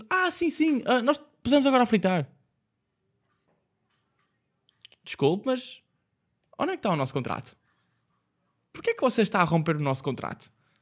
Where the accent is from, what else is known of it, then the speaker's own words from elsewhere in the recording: Vila Nova de Gaia, Porto, Portugal; E eu sou de Gaia